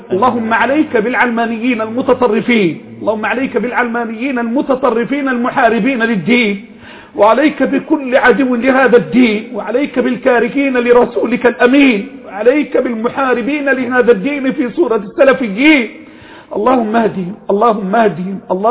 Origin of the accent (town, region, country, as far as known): Egypt